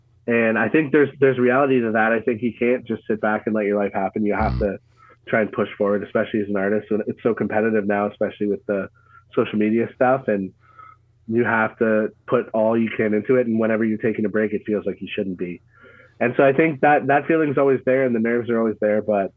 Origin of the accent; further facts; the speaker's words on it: Ottawa, Ontario, Canada; I moved from Ottawa, Canada to Toronto. I'm from Ottawa in 2017.